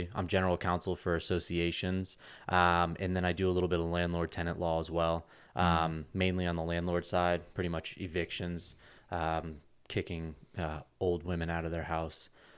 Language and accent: English; Florida, United States; Obviously, I'm from Florida. They're not big down there.